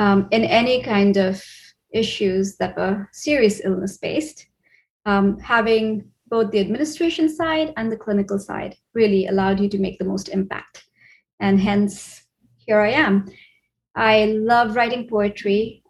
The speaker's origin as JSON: {"language": "English", "country": "India", "tie": "born or raised there", "moved": "as an adult", "said": "Where I grew up in India, there aren't four seasons. I mean, there's monsoons, there's summer, there's winter, but you don't see the fall colors that you see here."}